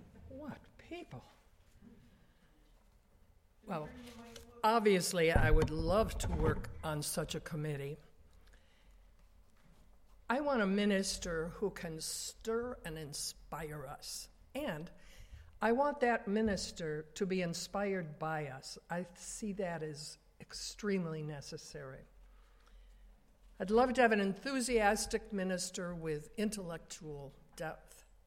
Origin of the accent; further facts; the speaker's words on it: Chicago, Illinois, United States; I was born and raised in Chicago and the suburbs, and attended the Congregational Church for years.